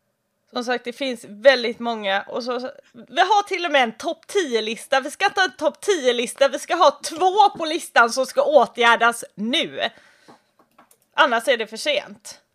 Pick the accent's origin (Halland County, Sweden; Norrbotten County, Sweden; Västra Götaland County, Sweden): Västra Götaland County, Sweden; Jag är en arg bohuslänning istället.